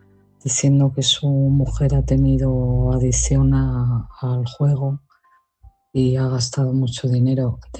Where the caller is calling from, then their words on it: Madrid, Community of Madrid, Spain; de Madrid.